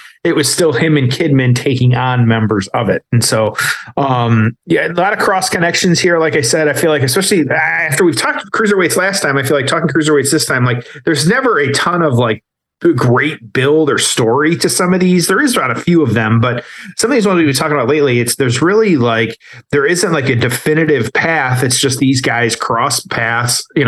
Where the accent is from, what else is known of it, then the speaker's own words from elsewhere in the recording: Michigan, United States; It was actually World War III in my home state of Michigan having that.